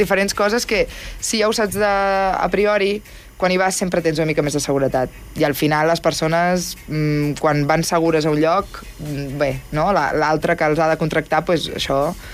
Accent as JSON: {"language": "Catalan", "town": "Barcelona", "region": "Catalonia", "country": "Spain", "said": "perquè jo vaig estar treballant a Mallorca i jo soc de Barcelona."}